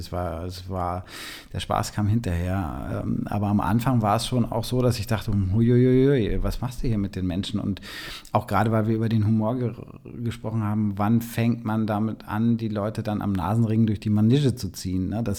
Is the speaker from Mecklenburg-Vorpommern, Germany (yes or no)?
yes; Schwerin, Mecklenburg-Vorpommern, Germany; war neulich in meiner Heimatstadt in Schwerin, da habe ich auch gelesen